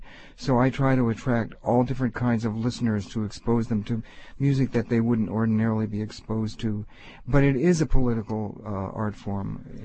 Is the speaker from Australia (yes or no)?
no; Missouri, United States; born there; So, I wasn't born in Cuba, I wasn't born in Mexico, I was born in Missouri